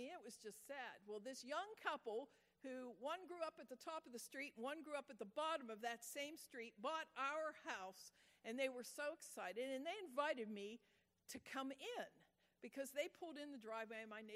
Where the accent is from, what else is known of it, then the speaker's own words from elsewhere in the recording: Pittsburgh, Pennsylvania, United States; I grew up in Pittsburgh on Beissner Avenue, 203 Beissner Avenue.